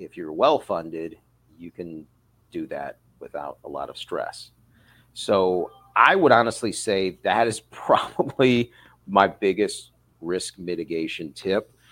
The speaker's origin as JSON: {"language": "English", "town": "Chicago", "region": "Illinois", "country": "United States", "said": "I'm from Chicago, love Chicago."}